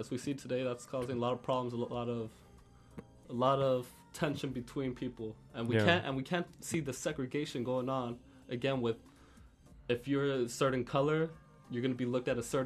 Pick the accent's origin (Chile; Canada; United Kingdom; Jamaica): Chile; also born or lived in New Jersey; now in United States; I come from Chile.